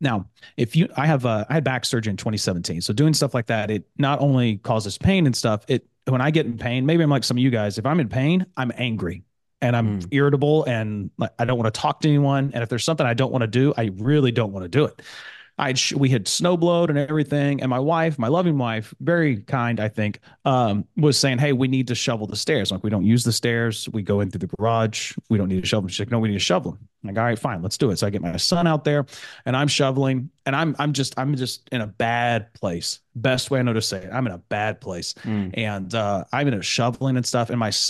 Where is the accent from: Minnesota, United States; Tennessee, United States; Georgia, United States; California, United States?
Tennessee, United States; I grew up in Northeast Tennessee, the Great Smoky Mountains. There, it's beautiful.